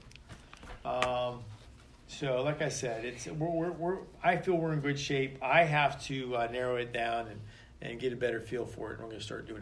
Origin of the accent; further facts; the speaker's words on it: Johnstown, United States; that's my neck of the woods because I'm, you know, I'm from Johnstown.